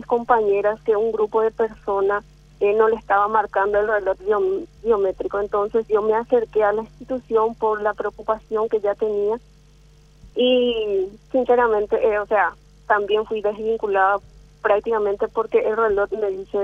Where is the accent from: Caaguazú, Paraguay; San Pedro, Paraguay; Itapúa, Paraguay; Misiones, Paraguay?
Caaguazú, Paraguay; Coronel Oviedo; Soy de Coronel Oviedo, pero cumplo función en la unidad sanitaria de Caaguazú.